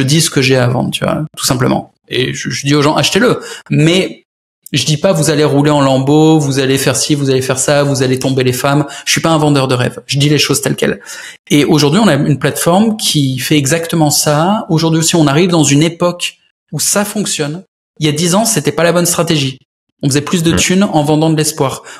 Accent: France; Nous sommes, je suis français aussi

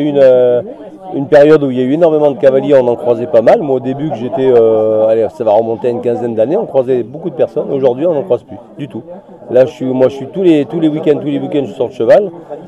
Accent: La Péruse, Nouvelle-Aquitaine, France; je suis du Pont-Sigoulant, d'ailleurs c'est la commune de La Péruse, entre Roumazières et La Péruse. Donc je suis dans un fond, je suis originaire vraiment de cette région.

